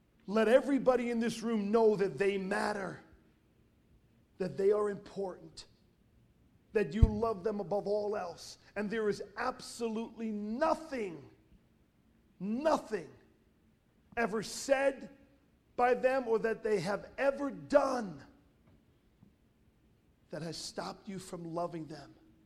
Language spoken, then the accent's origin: English; Brooklyn, New York, United States; Growing up in Brooklyn, I grew up with two wonderful parents. My dad is Italian. My mom is Swedish.